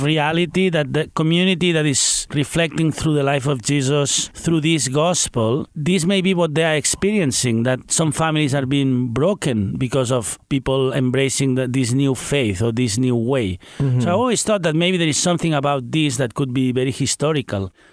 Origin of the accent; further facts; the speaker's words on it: Spain; English is a second language; now in United States; I'm from Spain, and we are very straight also.